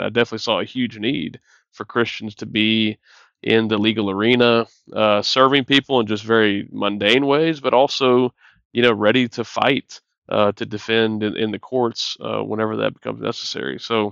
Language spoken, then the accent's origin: English; Houston, Texas, United States; Well, I was born in the Houston, Texas area. I've been a Texas guy, Texas boy, my whole life. And now live a little bit north of Austin, Texas.